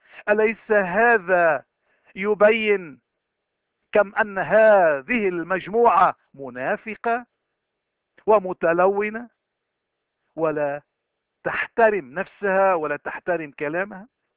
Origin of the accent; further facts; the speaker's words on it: Lebanon; وتضلنا نفتخر انه نقول نحن لبنانيين.